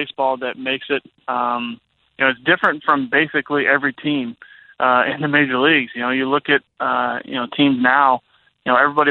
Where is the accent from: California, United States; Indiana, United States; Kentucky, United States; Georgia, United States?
Indiana, United States; It definitely went against the grain, being an Indiana Hoosier.